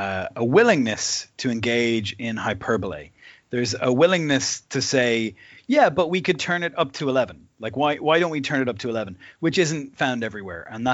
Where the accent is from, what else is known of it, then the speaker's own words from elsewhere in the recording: Dublin, Leinster, Ireland; I come from Dublin, where Americans are regarded in a very ambivalent way.